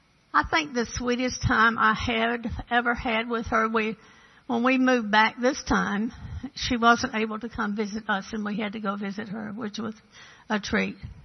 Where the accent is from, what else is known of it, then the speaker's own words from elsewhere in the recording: Washington, Georgia, United States; But we're from Washington, Georgia, and my husband had a grocery store.